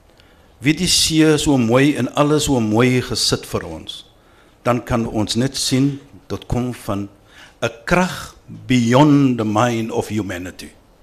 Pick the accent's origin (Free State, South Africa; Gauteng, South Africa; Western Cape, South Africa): Western Cape, South Africa; ek bewys net dat ek is van die Kaap. Nie. Ons praat so mis so bietjie Engels en Afrikaans deur mekaar.